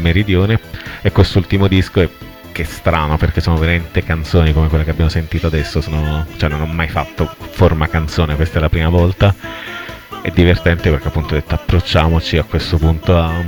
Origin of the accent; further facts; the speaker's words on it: Calabria, Italy; sono un calabrese, sono cresciuto con queste cose qui, le mie ritmiche sono quelle tipicamente del sud